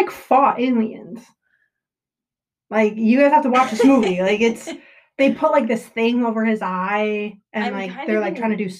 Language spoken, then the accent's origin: English; St. Johns, Arizona, United States; in Arizona, like so where I grew up in St. John's